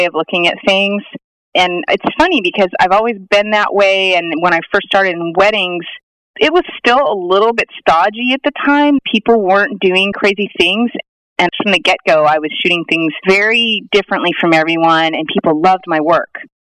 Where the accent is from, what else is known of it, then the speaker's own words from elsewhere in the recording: Idaho, United States; Yes, I definitely think it had an influence. I always tell people that movie, Napoleon Dynamite, they just nailed it. That was my childhood.